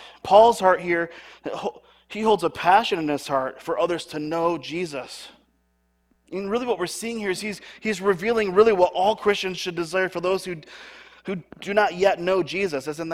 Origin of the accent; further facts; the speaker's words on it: Royal Oak, Michigan, United States; born there; and of course I was born in Michigan, Royal Oak, Michigan, and moved over here in 1990 to the west side of the state